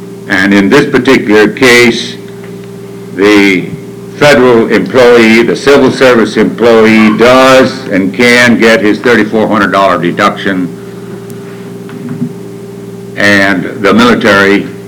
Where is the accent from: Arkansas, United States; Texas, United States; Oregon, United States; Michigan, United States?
Oregon, United States; Albany; from Albany, Oregon.